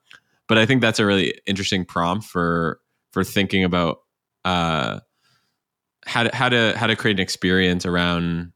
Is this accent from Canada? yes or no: yes; Canada; I'm Canadian, the best hockey players probably come from Canada.